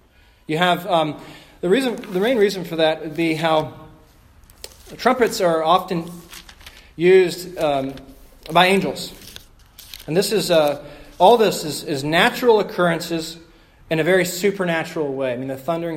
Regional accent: Alabama, United States; now in Fresno, United States; Perhaps that doesn't happen here in Fresno that much. It happens all the time growing up in Alabama.

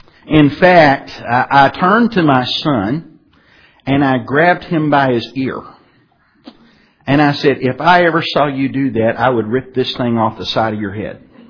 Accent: Springfield, Illinois, United States; I actually did some of my growing up in Springfield, Illinois

